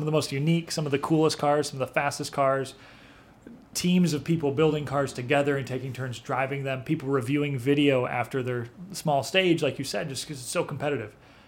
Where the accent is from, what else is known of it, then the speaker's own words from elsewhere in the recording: Midwest, United States; You know, coming here last year, I got to check out Rallycross Fest for the first time. I'm from the Midwest. We're more about ice racing, you know, in the winter.